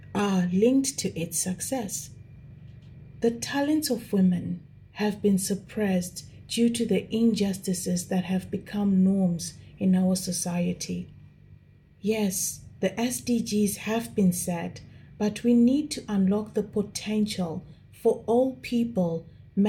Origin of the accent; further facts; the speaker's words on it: Zimbabwe; I come from Zimbabwe